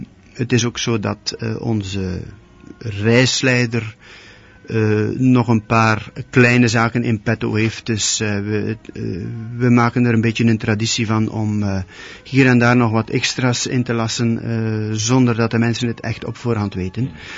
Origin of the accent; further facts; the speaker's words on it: Flanders, Belgium; Qua keuken, want daar zijn we als Vlamingen toch wel erg benieuwd naar eigenlijk.